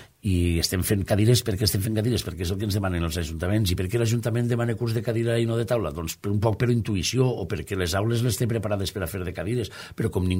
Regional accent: Valencian Community, Spain; en la zona d'on jo vinc, del clàster de Onda, Alcora, Vila-real

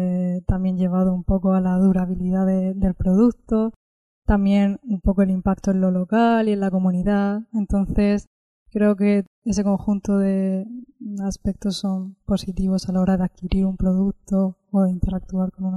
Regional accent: Murcia, Region of Murcia, Spain; yo soy de Murcia

